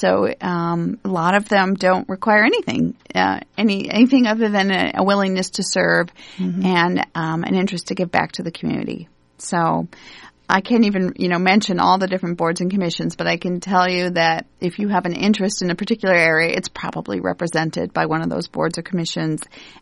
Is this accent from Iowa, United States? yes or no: yes; Ames, Iowa, United States; I would say that I grew up in Ames, but I didn't have a very good understanding of the history.